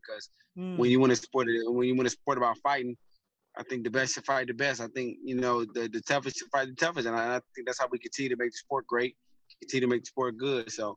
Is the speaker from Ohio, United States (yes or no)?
no; Detroit, Michigan, United States; I'm from Detroit, man. They don't never give us nothing, man.